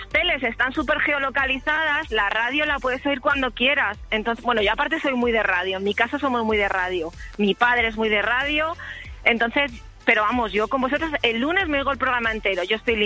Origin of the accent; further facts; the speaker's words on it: Madrid, Community of Madrid, Spain; now in Milan, Italy; Yo soy de Madrid, pero es que mi madre tiene el drama de que yo estoy aquí en Milán